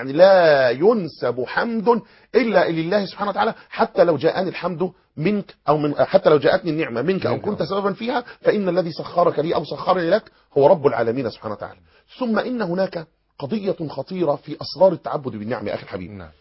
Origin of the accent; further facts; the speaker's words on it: Egypt; احنا عندنا في مصر